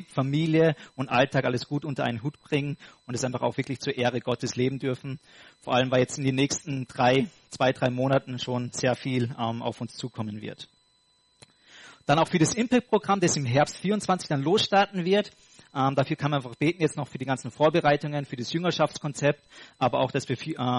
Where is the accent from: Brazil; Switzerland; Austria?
Austria; Wir als Österreicher, wir haben nicht so gute Spieler wie die Deutschen